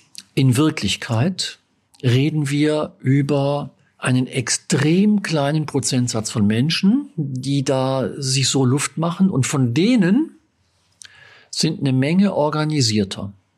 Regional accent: North Rhine-Westphalia, Germany; mein Heimatland sowieso

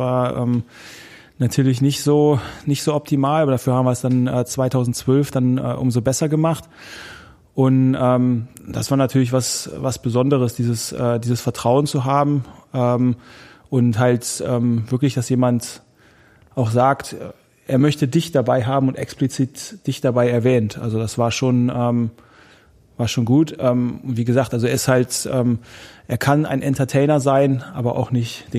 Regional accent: North Rhine-Westphalia, Germany; Dann ist die Tour de France durch meinen Heimatort mal gefahren. An Rheinbach vorbei Richtung Koblenz

